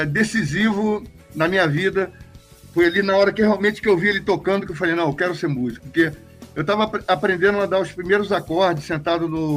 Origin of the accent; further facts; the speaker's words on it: São Gonçalo, Rio de Janeiro, Brazil; born there; o meu pai veio de João Pessoa, do Nordeste, conheceu minha mãe, Santa Teresa, que veio de Aracaju, se casaram e foram morar lá em São Gonçalo. Então, o primeiro filho dele, no caso eu, nasci no Pita lá.